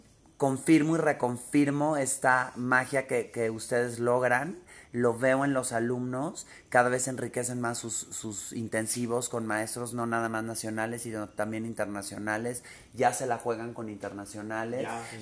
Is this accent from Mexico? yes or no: yes; Mexico; Y uno como mexicano, cuando te dicen es mexicano, se cuestiona cosas.